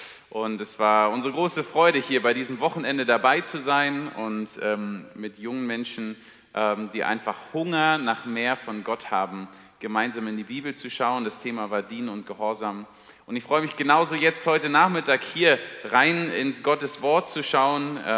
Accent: Berlin, Germany; Ich komme ursprünglich aus Berlin und bin mit Lilian aus Chile verheiratet.

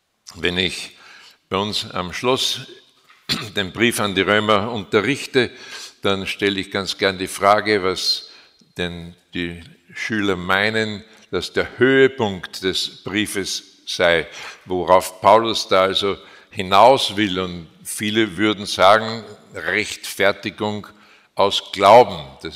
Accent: Linz, Upper Austria, Austria; born there; Baujahr 1950, gebürtig in Linz in Oberösterreich. Ich bin in sehr prekären Verhältnissen aufgewachsen.

